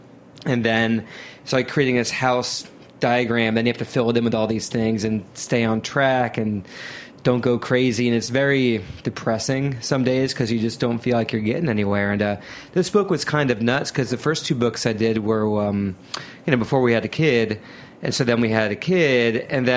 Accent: Ohio, United States; I grew up in Ohio, and Sculpin's at every single bodega.

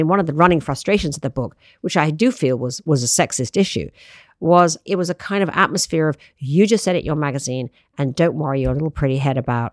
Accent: United Kingdom; I'm British

